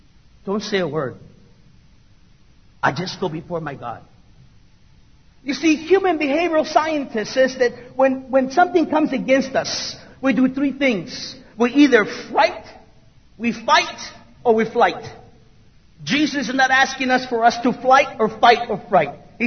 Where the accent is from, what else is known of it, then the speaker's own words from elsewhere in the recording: Los Angeles, California, United States; And yes, I'm from East LA.